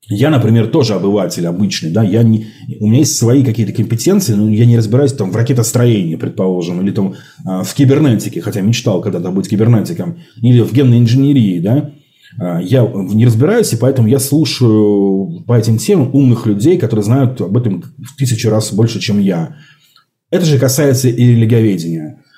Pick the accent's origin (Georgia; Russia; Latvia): Russia; я, допустим, россиянин, но я не русский